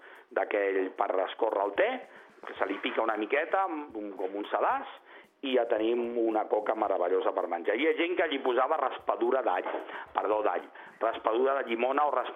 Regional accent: L'Hospitalet de Llobregat, Catalonia, Spain; al meu poble hi havia tres fàbriques de gaseosa, Hospitalet, quan jo era petit

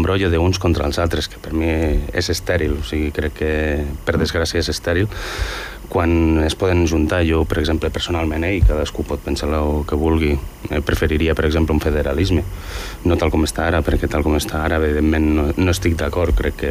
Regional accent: Andorra; ja que jo soc d'Andorra i penso en Andorra

